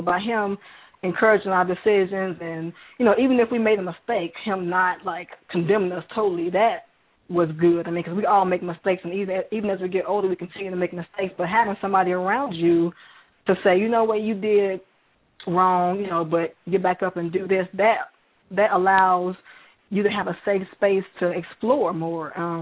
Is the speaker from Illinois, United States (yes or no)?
yes; Chicago, Illinois, United States; coming from the city and growing up in Chicago